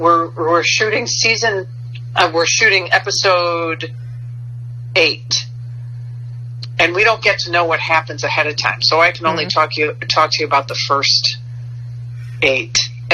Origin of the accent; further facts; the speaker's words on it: Chicago, Illinois, United States; accent: Chicago; I am a Chicagoan. I was born and raised here. So you do get a sense of place when I'm on screen, because there is no losing this Chicago accent.